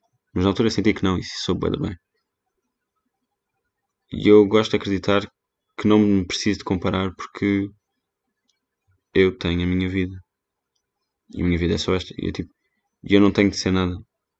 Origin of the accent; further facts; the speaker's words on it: Portugal; foi o facto de estar lá, ser de Portugal, a maior parte deles, ou sou da Alemanha, ou sou de outro sítio qualquer, não fazem a mínima ideia de onde é que eu vim